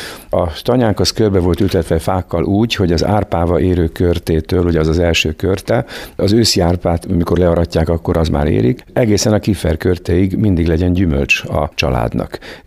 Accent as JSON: {"language": "Hungarian", "town": "Alsószállás", "country": "Hungary", "tie": "born or raised there", "said": "Alsószállás 71 számnak hívják azt a tanyát, ahol én felnőttem."}